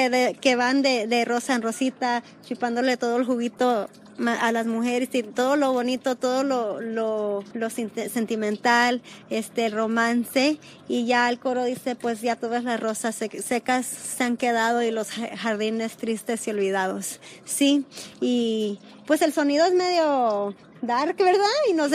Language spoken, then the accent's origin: Spanish; Mexico; yo creo que como mexicanos nos expresamos mucho de la alegría